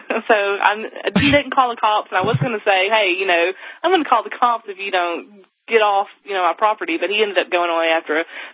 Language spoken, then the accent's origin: English; the South, United States; I tried to be polite because, you know, I'm from the South, so I was raised polite.